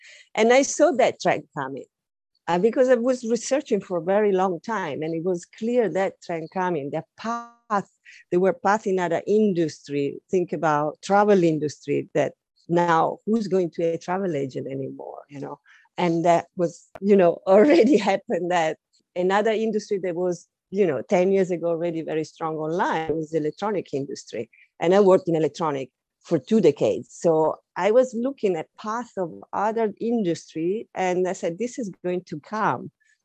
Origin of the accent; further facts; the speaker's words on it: Milan, Lombardy, Italy; moved away as an adult; now in London, United Kingdom; I'm originally Italian. I'm from Milan, the fashion capital, as they call it. I grew up in a very design-rich environment